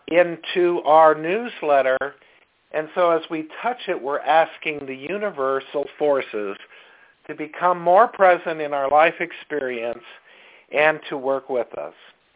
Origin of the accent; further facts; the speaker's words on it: Durango, Colorado, United States; I'm from Durango, Colorado.